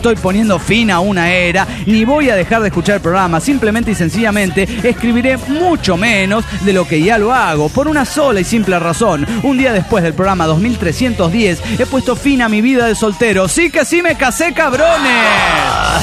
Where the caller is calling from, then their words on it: San Salvador, El Salvador; de San Salvador, El Salvador.